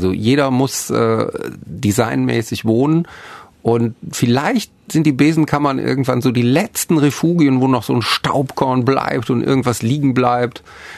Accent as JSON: {"language": "German", "region": "North Rhine-Westphalia", "country": "Germany", "tie": "born or raised there", "said": "ich habe da nur meine ersten 3 Jahre verbracht und bin dann sozusagen verschleppt worden in den Erftkreis. Und da bin ich dann älter und größer geworden."}